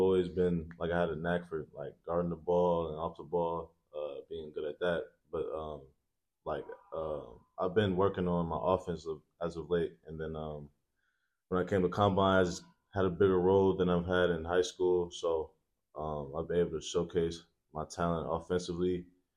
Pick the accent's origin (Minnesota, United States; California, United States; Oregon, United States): Minnesota, United States; Minneapolis; I'm from Minneapolis, Minnesota. That's where I've lived all my life.